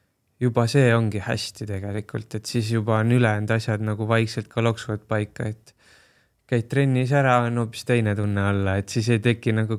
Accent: Kehtna, Rapla County, Estonia; ma elasin väiksena Kehtnas või noh, nii-öelda nooruspõlves kuni põhikooli lõpuni Rapla külje all selline alevik nagu Kehtna

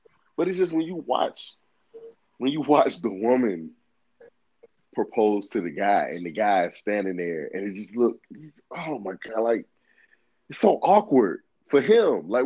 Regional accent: the South, United States; I'm from the South. I don't think in the ways that people traditionally think from the South that are from the South.

